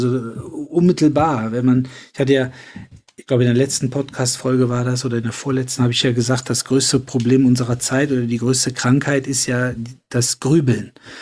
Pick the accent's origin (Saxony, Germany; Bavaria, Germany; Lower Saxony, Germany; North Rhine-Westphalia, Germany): North Rhine-Westphalia, Germany; Cologne; born or raised there